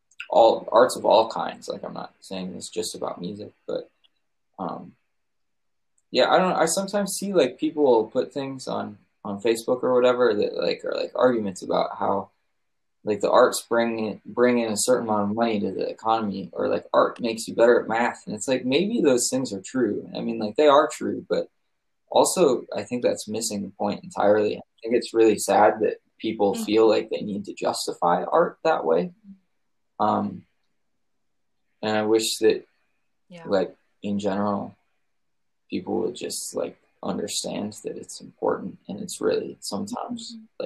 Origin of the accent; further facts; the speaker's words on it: United States; I know we didn't get any weird looks really like the whole time we were there for being American.